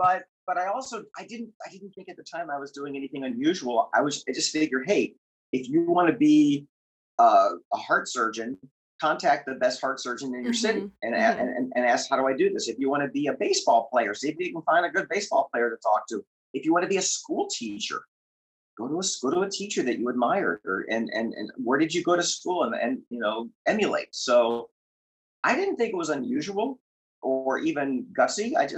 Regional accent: Midwest, United States; I grew up in the Midwest.

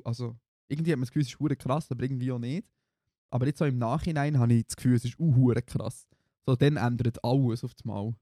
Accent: Bern, Switzerland; Also ich habe schon gewusst, dass sie aus dem Emmital irgendwo kommen, aber ich nicht gewusst, dass sie aus meinem Heimatdorf kommen.

